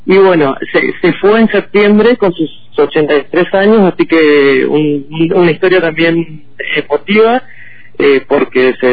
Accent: Ingeniero Jacobacci, Río Negro, Argentina; born there; Lo he visto yo por mis orígenes, que nací en Jacobacci

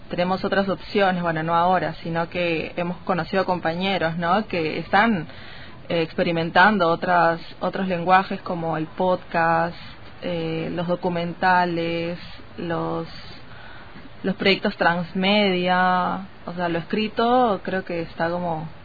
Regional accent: Callao, Peru; geopolíticamente yo soy del Callao, que es una provincia constitucional, tiene gobernadores, autoridades distintas a las de Lima.

